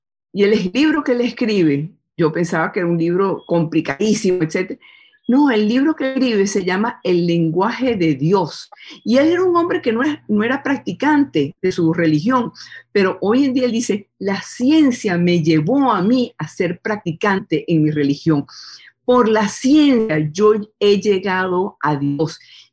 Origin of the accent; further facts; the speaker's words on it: Venezuela; Verdaderamente no es porque se trata de Venezuela y somos nosotros venezolanos